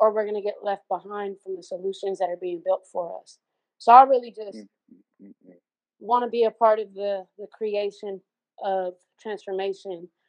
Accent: Richmond, California, United States; I'm from California. I'm from a city called Richmond. No, not Richmond, Virginia. If anyone's ever seen Coach Carter, that was about Richmond, California. Yeah, shout out. real Richmond. I'm from Richmond.

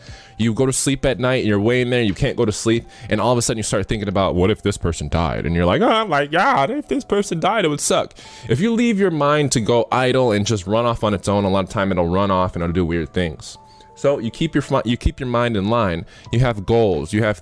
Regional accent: Illinois, United States; born there; moving out here to Arizona. I was born in Illinois.

